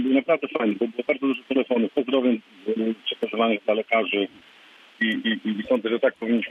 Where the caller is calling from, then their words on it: Lubusz Voivodeship, Poland; Ja jestem słuchaczem niezły z Wolubuskiego.